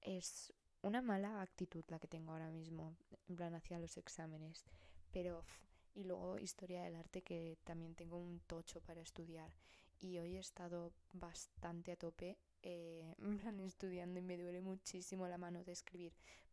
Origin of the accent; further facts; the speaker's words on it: Zaragoza, Aragon, Spain; soy de Zaragoza, in Spain